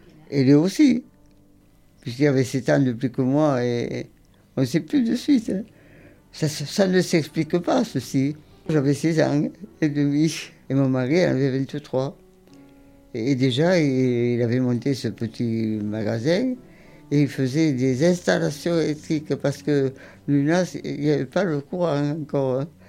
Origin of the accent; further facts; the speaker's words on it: Metz, Grand Est, France; je suis de Metz, mais mon mari est de l'UNAS.